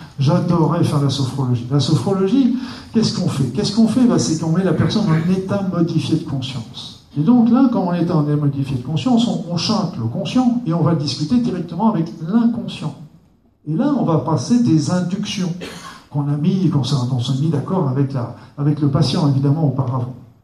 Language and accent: French; Normandy, France; En Normandie, moi j'ai travaillé longtemps, je suis normand, et j'ai travaillé longtemps en Normandie.